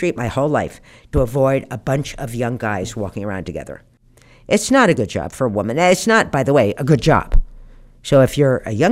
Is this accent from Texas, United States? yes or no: no; New Jersey, United States; I knew how to drive because I was from New Jersey, so I knew how to drive.